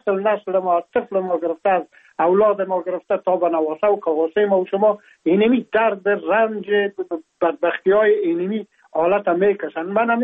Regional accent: Afghanistan; now in France; ما هم در جمع عمو مردمایی بودم که از افغانستان بر آمدم و تقریبا این از 3 سال میشه که ما در فرانسه زندگی میکنم

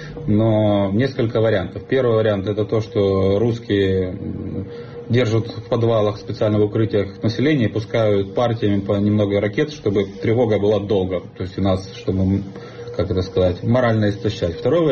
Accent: Ukraine; Доброго дня, мы из Украины.

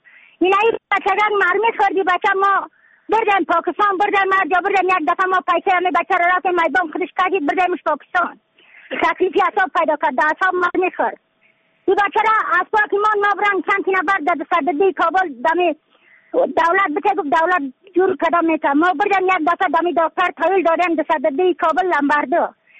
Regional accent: Badakhshan, Afghanistan

